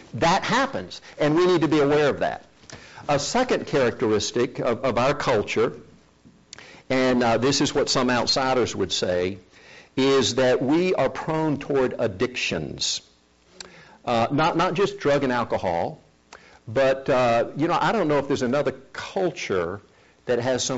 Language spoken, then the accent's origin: English; South Korea; Growing up in Korea, I rarely, if ever, used the personal pronouns I, my, me, or mine.